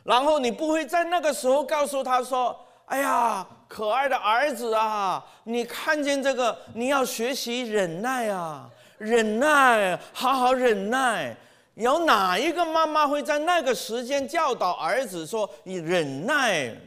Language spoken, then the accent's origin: Chinese; China; 我们中国人说是情不自禁